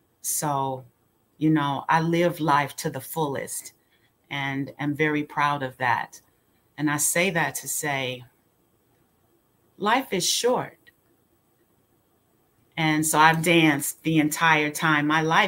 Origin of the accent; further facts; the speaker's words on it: Hancock Park, California, United States; I grew up in Hancock Park, Beverly Hills region, and my life was good.